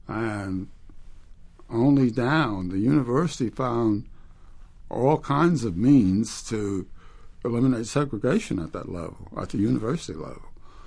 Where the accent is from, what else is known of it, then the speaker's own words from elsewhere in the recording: New Jersey, United States; also born or lived in Florida / New York; I was born in Florida, but I was only there for 6 weeks, and I spent the rest of my life in this area. In New Jersey and New York.